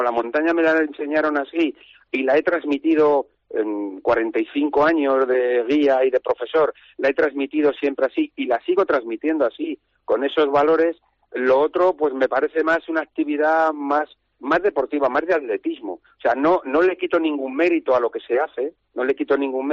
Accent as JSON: {"language": "Spanish", "town": "Madrid", "region": "Community of Madrid", "country": "Spain", "tie": "born there", "also_born_or_lived": "Benasque", "said": "yo nací en Madrid, pero Benasque es mi pueblo, siempre ha sido mi pueblo."}